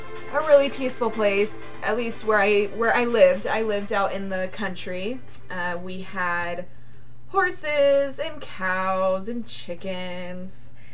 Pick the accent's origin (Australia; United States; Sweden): United States; Clovis, California; born there; I'm 28 years old. And gosh, I don't really know what more to say. I was born in Clovis, California. For those of you who don't know where that is, it's in Fresno County.